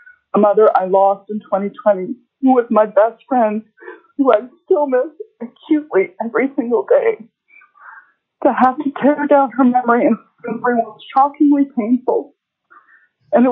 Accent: Haines, Alaska, United States; I'm from Haines.

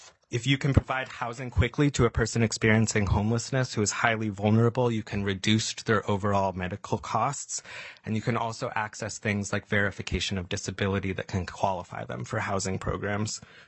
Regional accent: Alaska, United States; Again, this surprised me growing up in Southeast.

